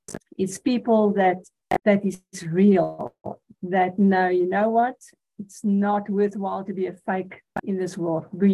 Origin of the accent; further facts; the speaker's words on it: Hartenbos, Western Cape, South Africa; I'm actually from Hartenbos, Mossel Bay. And for now, I am in Carolina, Mpumalanga, and I'm returning home on Sunday.